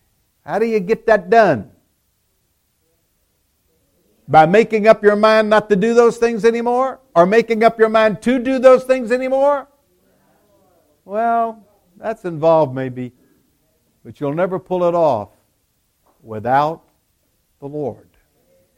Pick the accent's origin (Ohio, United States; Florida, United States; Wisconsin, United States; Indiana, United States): Florida, United States; Pensacola; I grew up in Pensacola, Florida, a Navy town, and I could cuss like a sailor.